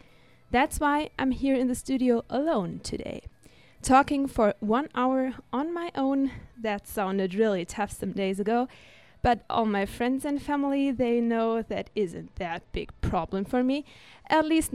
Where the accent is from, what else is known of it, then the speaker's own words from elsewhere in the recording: Germany; English is a second language; now in United States; I'm actually from Germany and I'm here at Dominican just for this fall semester.